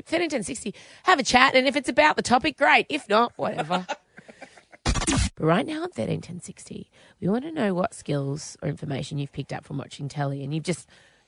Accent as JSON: {"language": "English", "town": "Warrandyte", "region": "Victoria", "country": "Australia", "tie": "born or raised there", "said": "You forget I grew up in the bush. I grew up out in Warrandyte."}